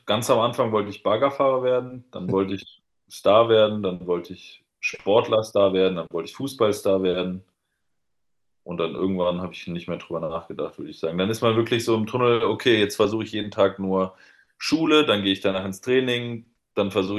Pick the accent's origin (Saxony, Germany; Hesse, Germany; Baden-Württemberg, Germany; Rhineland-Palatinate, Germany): Baden-Württemberg, Germany; Dossenheim